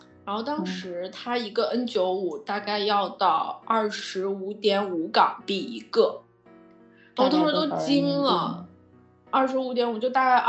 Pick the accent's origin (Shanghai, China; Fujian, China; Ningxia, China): Ningxia, China; Yinchuan; 我老家就是地方也小，然后就是西北的一个城市